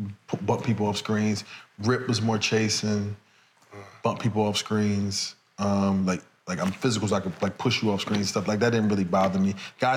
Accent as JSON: {"language": "English", "region": "New Jersey", "country": "United States", "said": "I'm from Jersey, Philly right there."}